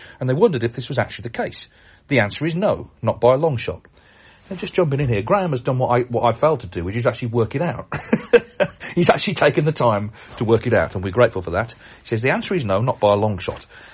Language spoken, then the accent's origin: English; Canada; I'm from Canada and I'm planning to attend the World Championship next year, 2024.